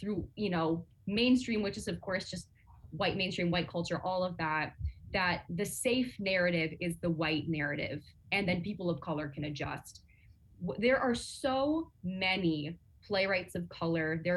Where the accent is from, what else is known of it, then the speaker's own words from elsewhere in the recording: Syracuse, New York, United States; I grew up in Syracuse City School District. I know what it's like to not have access to theater and the arts and music.